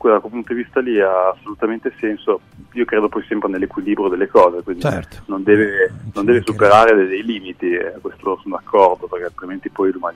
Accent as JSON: {"language": "Italian", "town": "Parma", "region": "Emilia-Romagna", "country": "Italy", "said": "noi comunque siamo di Parma, siamo una città di provincia."}